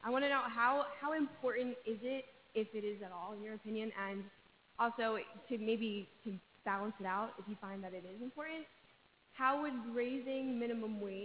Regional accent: Rancocas, New Jersey, United States; I'm from Rancocas, New Jersey.

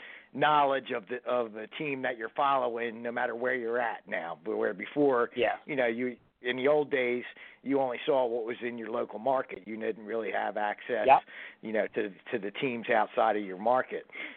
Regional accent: New Jersey, United States; And I can say that because I grew up in Jersey.

